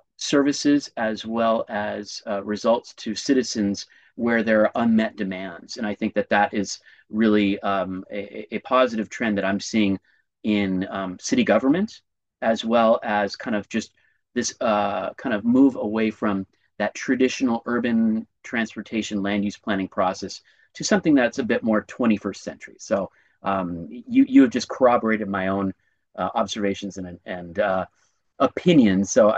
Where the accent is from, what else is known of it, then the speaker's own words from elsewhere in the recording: Los Angeles, California, United States; also born or lived in Culver City / Pasadena / Santa Monica; I'm from Culver City, Pasadena, and Santa Monica. I'm an Angelina.